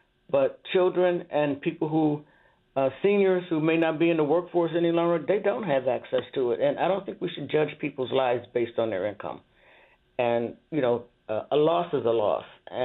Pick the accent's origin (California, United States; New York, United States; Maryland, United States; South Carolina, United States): New York, United States; Buffalo; And we're both from Buffalo, and we both are major Buffalo Bills fans.